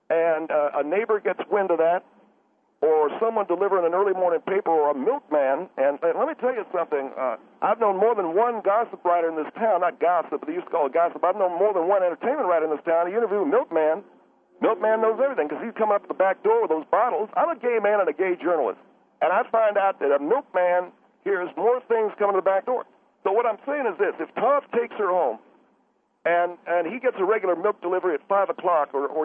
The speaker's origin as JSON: {"language": "English", "region": "the South", "country": "United States", "tie": "born or raised there", "said": "I grew up in the South, Phil. We had a saying."}